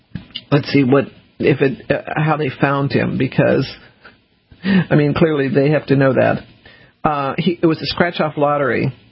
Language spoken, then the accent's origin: English; the South, United States; born there; because I was born in the South, Civil War is really interesting, if alarming to me.